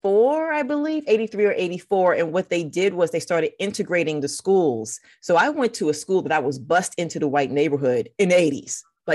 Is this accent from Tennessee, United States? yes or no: no; New York City, New York, United States; I was born and raised in, I was born in the South Bronx.